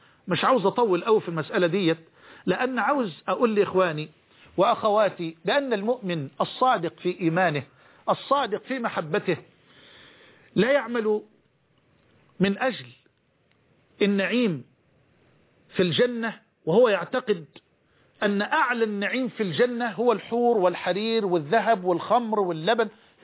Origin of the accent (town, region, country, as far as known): Egypt